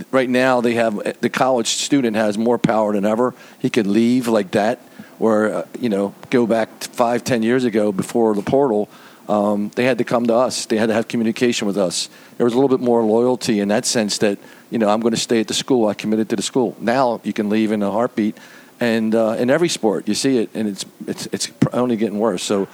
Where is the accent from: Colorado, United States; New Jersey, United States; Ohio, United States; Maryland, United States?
Maryland, United States; Baltimore; I grew up in East Baltimore. Right. I played for Pompeii, and you played for St. Elizabeth, and it was across the street.